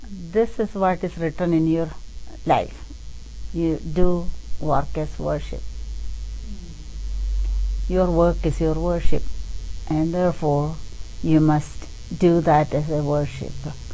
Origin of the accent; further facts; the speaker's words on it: Kerala, India; Swami Nisreyasananda happened to be from Kerala, about where I am from, about 20 miles from my hometown, spoke my language.